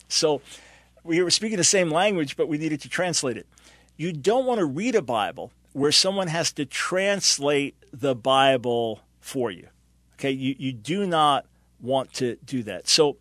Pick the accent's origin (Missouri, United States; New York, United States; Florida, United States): New York, United States; Here I'm a New Yorker, living there.